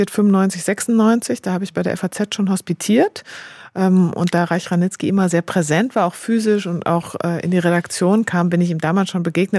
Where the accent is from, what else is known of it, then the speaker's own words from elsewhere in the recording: North Rhine-Westphalia, Germany; ich bin eben nicht aufgewachsen in Münster, sondern im Münsterland und in sehr ländlichen Verhältnissen.